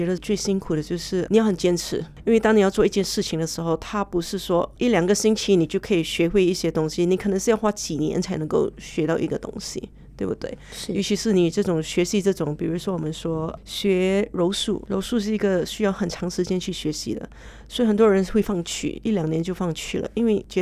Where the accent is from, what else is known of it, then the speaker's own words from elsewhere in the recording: Kuching, Sarawak, Malaysia; 我从小住在古晋，在古晋出生，在古晋长大。那时候是70年代、80年代，那时候我们住在石里巴达湾，有一个 camp 叫做 JKR camp，